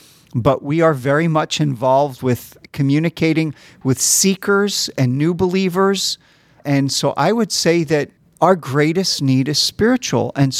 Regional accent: United States; moved away; I grew up in the United States. I immigrated later

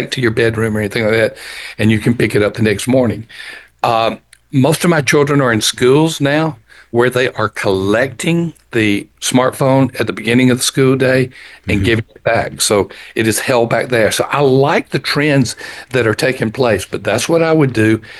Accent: Alabama, United States; Even though I was raised in South Alabama, and we didn't even know what snow was hardly at all.

